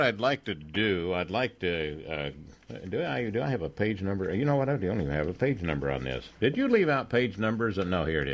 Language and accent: English; California, United States; I'm going to go to my home state here, that I'm, you know, California